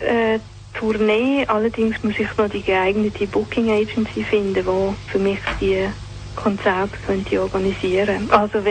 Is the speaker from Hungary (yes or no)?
yes; Hungary; first language Hungarian; German is a second language; Und meine Muttersprache ist ungarisch, deswegen … mit K-S-Z.